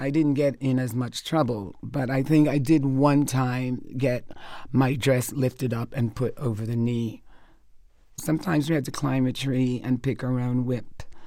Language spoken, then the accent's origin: English; Jamaica; growing up in Jamaica, where the majority are all black.